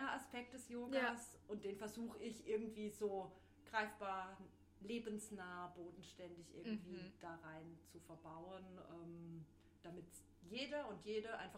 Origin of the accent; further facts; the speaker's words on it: Offenburg, Baden-Württemberg, Germany; Ich komme aus Offenburg, lebe da im schönen Zellweierbach